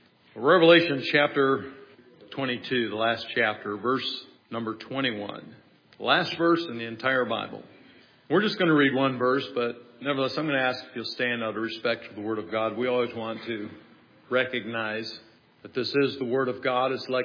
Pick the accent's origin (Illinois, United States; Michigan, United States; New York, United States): Michigan, United States; You can't tell I'm from Michigan.